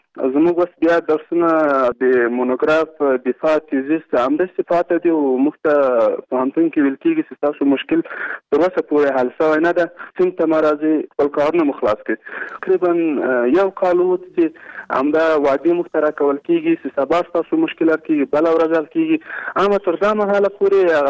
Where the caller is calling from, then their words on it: Kabul, Afghanistan; د مرکز کابل نه تاسو سره تماس کوم.